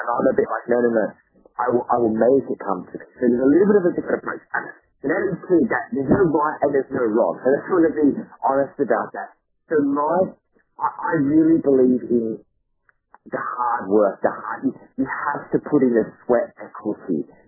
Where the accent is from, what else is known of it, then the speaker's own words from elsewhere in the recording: Australia; As an Australian, there was not any other Australian magician that had really made it